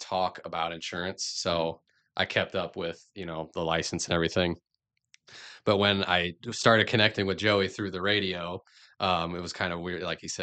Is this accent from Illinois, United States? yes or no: yes; Peoria, Illinois, United States; born and raised in Peoria as well. Been here my entire life, only went to school about an hour away.